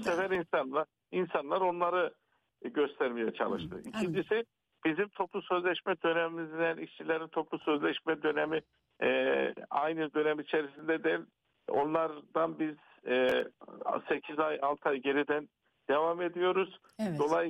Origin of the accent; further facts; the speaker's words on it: Şiran, Gümüşhane, Turkey; İnanın ben hafta sonu kendi memleketim Gümüşhane'nin Şirhan ilçesine gittim.